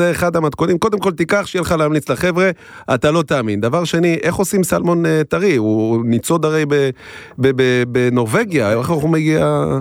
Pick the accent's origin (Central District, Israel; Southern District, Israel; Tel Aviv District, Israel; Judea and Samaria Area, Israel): Tel Aviv District, Israel; Bnei Brak; אני גדלתי בבני ברק